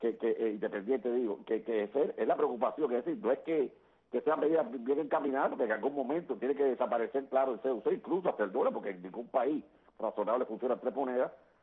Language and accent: Spanish; Cuba; somos ciudadanos cubanos